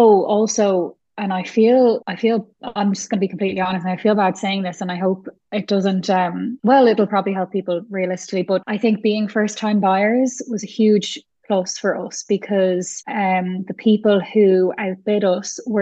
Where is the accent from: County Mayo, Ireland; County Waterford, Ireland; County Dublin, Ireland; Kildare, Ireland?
Kildare, Ireland; Naas; we bought in Naas, and that is my hometown